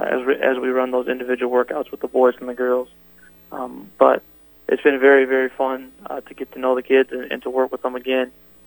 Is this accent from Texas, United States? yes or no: no; Huron, South Dakota, United States; growing up in Huron, kind of like what you said, you know, we play games, and back then, it seemed like Huron had a lot more Friday, Saturday games